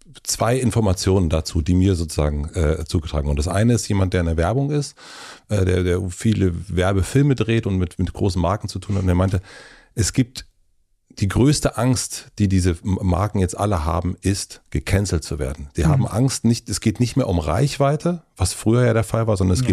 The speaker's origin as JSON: {"language": "German", "region": "Brandenburg", "country": "Germany", "tie": "born or raised there", "said": "Ich bin in Brandenburg aufgewachsen, da habe ich jeden Tag mit ganz vielen wirklich Neonazis diskutieren müssen."}